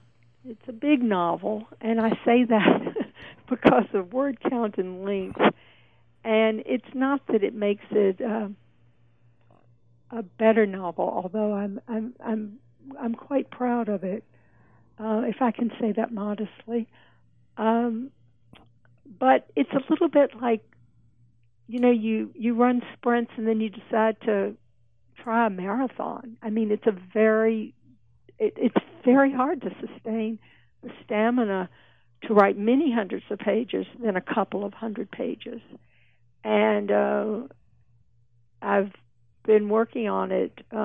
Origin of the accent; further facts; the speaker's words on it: Atlanta, Georgia, United States; Yeah, I was raised in Atlanta, Georgia. I was directed to leave the South for college.